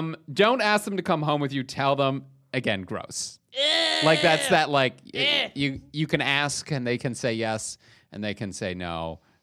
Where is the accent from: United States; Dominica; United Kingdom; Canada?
Canada; As a Canadian, that is absolutely a sentence.